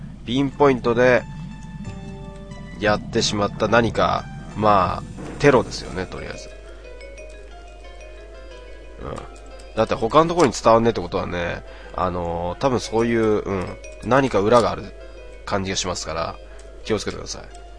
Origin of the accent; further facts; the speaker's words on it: Kanagawa, Japan; まあ俺神奈川出身なんですけど、神奈川出身っていうか今も神奈川なんですけど